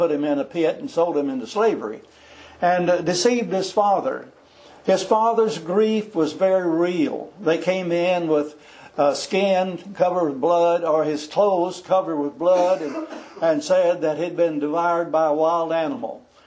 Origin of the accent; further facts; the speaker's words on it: Texas, United States; And growing up in East Texas, I heard a lot about drinking and alcohol and gambling and adultery and things of that nature.